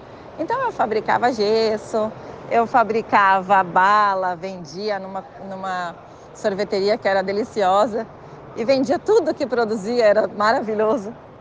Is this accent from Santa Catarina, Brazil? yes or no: yes; Porto União, Santa Catarina, Brazil; born there; eu nasci em Porto União, né, ali no São Brás, e eu estudei no Colégio São José.